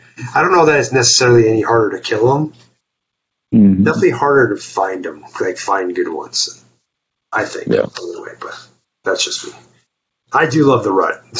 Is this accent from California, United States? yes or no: no; New York, United States; was primarily a whitetail hunter when I was a kid because I grew up in New York.